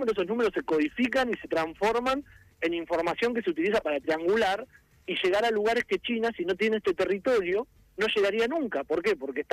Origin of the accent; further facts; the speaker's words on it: Saladillo, Buenos Aires Province, Argentina; now in Buenos Aires, Argentina; Patagónico no tengo mucho, yo soy de Saladillo, vivo en Buenos Aires.